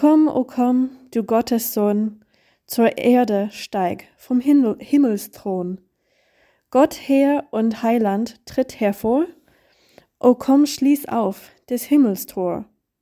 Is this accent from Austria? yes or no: no; United States; German is a second language; ich komme aus den USA